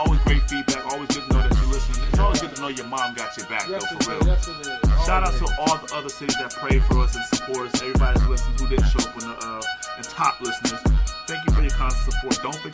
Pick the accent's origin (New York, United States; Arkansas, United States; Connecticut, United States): Connecticut, United States; Bridgeport; For those who don't know, if you haven't guessed, I'm from Bridgeport, Connecticut.